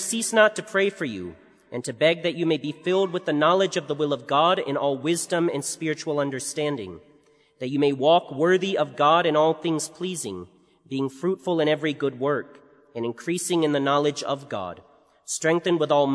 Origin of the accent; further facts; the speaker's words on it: Armada, Michigan, United States; I am from Armada, Michigan.